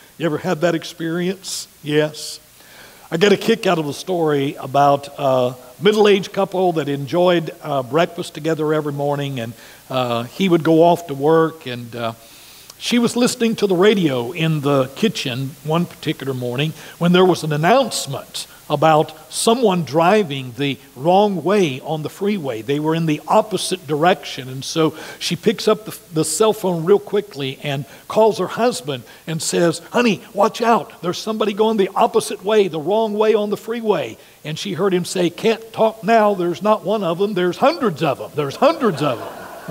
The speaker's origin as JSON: {"language": "English", "town": "Shinnston", "region": "West Virginia", "country": "United States", "tie": "born or raised there", "said": "from where I grew up in Shinston, West Virginia, Harrison County"}